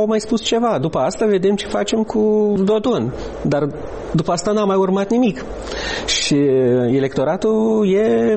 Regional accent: Cărpineni, Hîncești District, Moldova; inclusiv în satul meu de Baștină, la Cărpineni, se întâmplă lucruri tare interesante

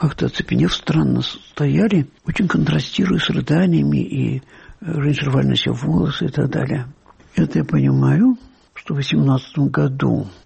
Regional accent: Petrograd, Saint Petersburg, Russia; also born or lived in Belarus; Я родился в Белоруссии, было полгода, семья приехала в Петроград.

